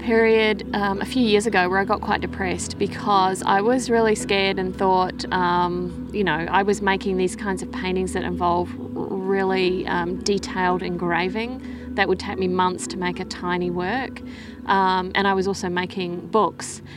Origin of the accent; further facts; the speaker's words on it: New Zealand; now in Australia; I'm originally from New Zealand, but I live in Australia now. And I'm an artist.